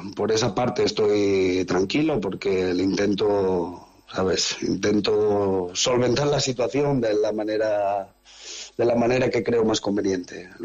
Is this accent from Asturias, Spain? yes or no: yes; La Felguera, Asturias, Spain; De la cuenca, …, de la Felguera.